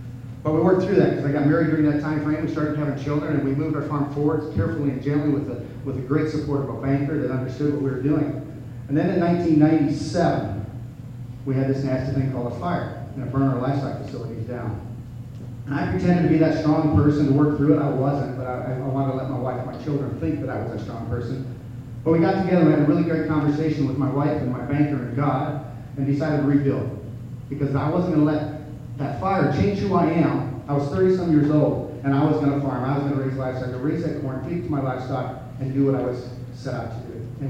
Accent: Iowa, United States; I'm a farmer from Northeast Iowa, just south of Manchester, north of Cedar Rapids is the best way. It's our part of God's country.

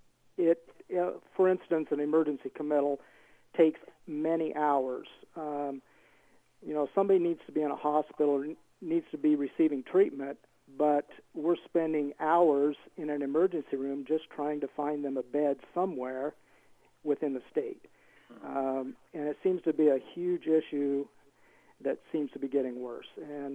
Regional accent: Iowa, United States; As you know, I am from Keokuk County, where Sergeant Stein was killed.

